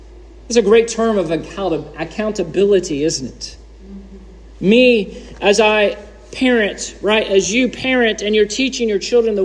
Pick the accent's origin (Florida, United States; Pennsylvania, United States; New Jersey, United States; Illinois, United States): Florida, United States; I realize I don't have correct pronunciation because I'm from Citrus County